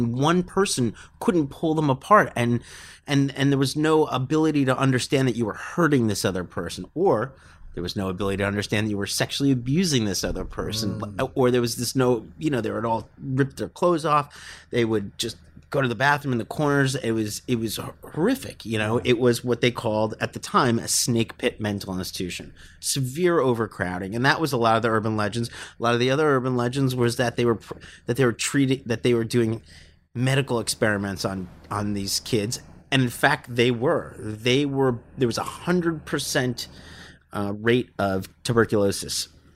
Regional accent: Staten Island, New York, United States; a case in my hometown about

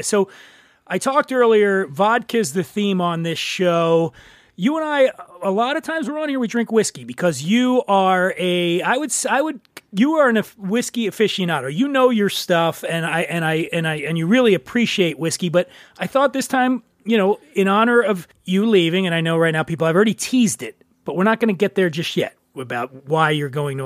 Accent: East Coast, United States; I'm from the East Coast.

